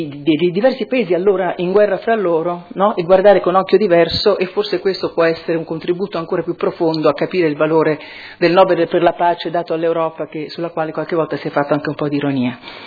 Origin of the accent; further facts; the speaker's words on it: Rome, Lazio, Italy; Io nella mia città, io vengo da Roma